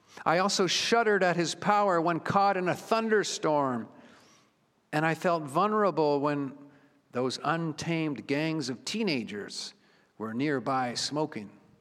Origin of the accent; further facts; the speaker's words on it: Toronto, Ontario, Canada; now in Kitchener, Canada; I grew up in Toronto, Willowdale Christian Reformed Church and Willowdale Christian School, just off Yonge Street.